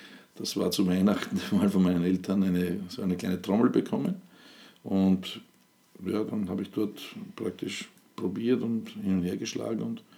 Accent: Burgenland, Austria; was man auch bei uns im Burgenland. Im Burgenland war eigentlich nie dieses Bundesland

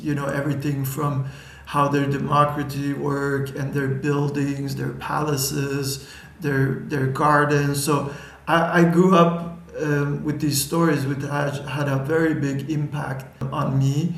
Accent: Sweden; growing up in Sweden, which is a very comfortable country and very safe

